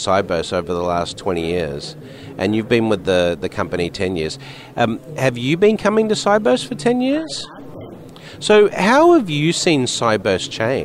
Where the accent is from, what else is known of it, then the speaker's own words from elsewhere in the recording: Sydney, New South Wales, Australia; accent: Australian; moved away as an adult; now in United States; not quite Australian anymore because I've been offshore for 20 years. But it takes me about 2 days and my accent already starts to come back, Because when I'm in the US, I have this sort of international English. But when I come to Sydney, of course, I hear the Australian.